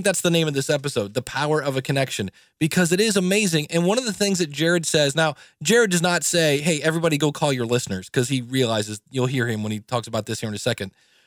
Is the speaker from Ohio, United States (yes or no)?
yes; Akron, Ohio, United States; I'm no means a great tour guide of Cleveland because I grew up in Akron, Ohio.